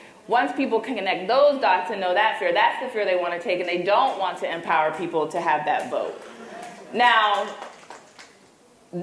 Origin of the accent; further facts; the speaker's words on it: Ohio, United States; I'm from Ohio.